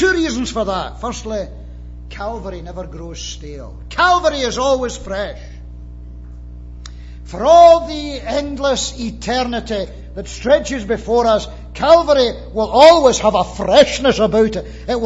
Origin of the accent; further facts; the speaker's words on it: Scotland, United Kingdom; as a Scotsman